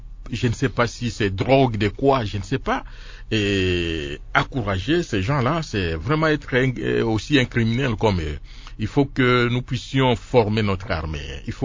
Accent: DR Congo; chez nous au Congo, il y a un système de doublure à chaque instant.

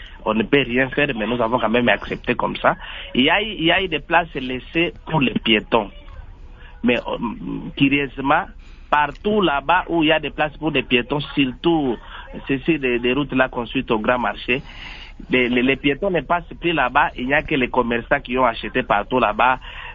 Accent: Maniema, DR Congo; Chez nous au Maniema, les moyens de transport, les bus en commun, tout ça n'existe pas.

